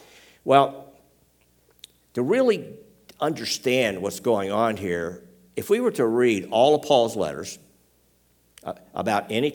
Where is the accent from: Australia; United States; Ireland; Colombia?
United States; Tennessee; accent: Tennessee; now in Canada; That's what they'd say where I come from. In case you're wondering about my accent, Tennessee.